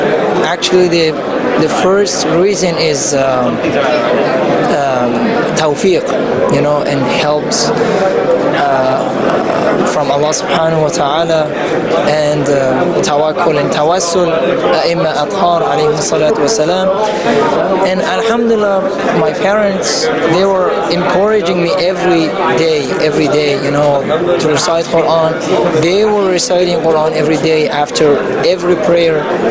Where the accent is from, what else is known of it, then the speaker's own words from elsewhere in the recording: California, United States; I came from California.